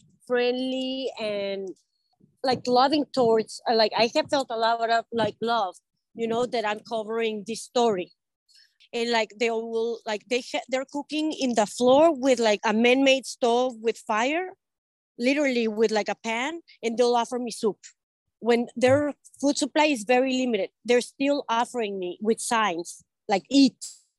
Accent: Ciudad Juárez, Chihuahua, Mexico; he started the first hospital in Juarez, my hometown in Mexico.

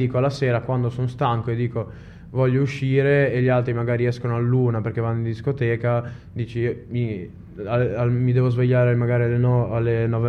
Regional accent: Genoa, Liguria, Italy; Io sono di Quarto, di Priarugia, quindi.

